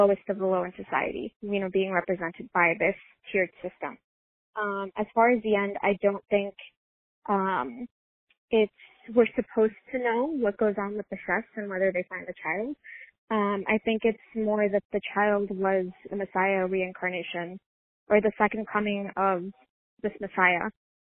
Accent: Atlanta, Georgia, United States; I'm from Atlanta.

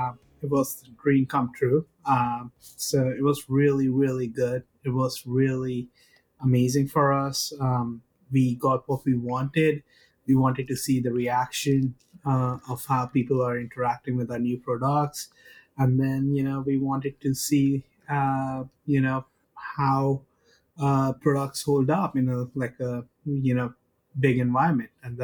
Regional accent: India; I come from India.

